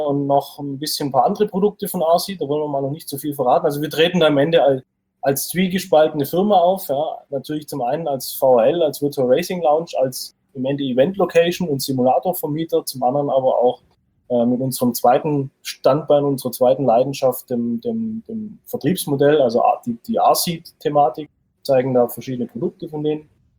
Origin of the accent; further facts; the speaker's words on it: Baden-Württemberg, Germany; Aber als Schwabe ist man immer bescheiden.